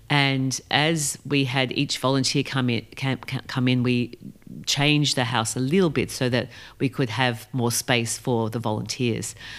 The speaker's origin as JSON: {"language": "English", "town": "Melbourne", "region": "Victoria", "country": "Australia", "also_born_or_lived": "New York", "said": "I come from Melbourne, Australia, even though I was born in New York."}